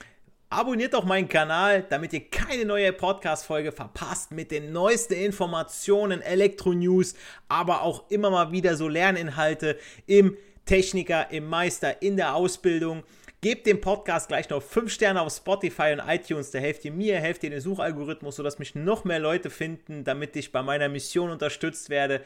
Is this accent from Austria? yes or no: no; Italy; now in Germany; genauso wie ich, ja, ich bin Italiener